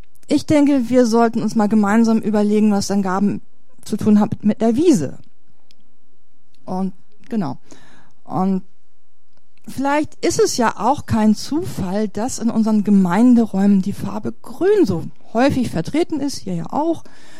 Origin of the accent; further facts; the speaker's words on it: Allermöhe, Hamburg, Germany; Und hier bei uns im Norden, auch da, wo ich herkomme, Allermöhe, da macht man sich das auch zunutze.